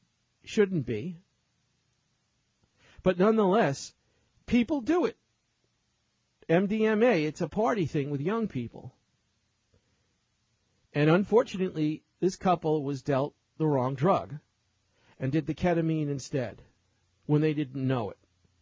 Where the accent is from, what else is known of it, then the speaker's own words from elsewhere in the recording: New York City, New York, United States; I was around a lot of things growing up in New York City as a kid